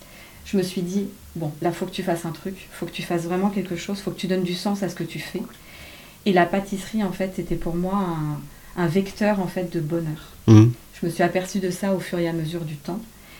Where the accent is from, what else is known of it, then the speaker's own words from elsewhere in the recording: Île-de-France, France; moved away as an adult; also born or lived in Suresnes / Toulon; Ouais, donc je viens de Seine-et-Marne.